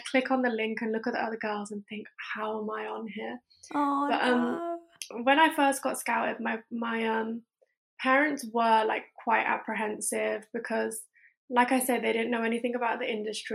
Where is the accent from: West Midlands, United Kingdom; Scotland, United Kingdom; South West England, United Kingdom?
West Midlands, United Kingdom; Coventry; And also I'm from Coventry